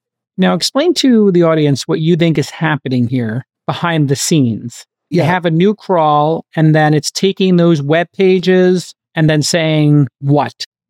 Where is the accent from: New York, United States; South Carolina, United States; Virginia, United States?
New York, United States; Brooklyn; I noticed that because I'm like from Brooklyn. I just always keep an eye out.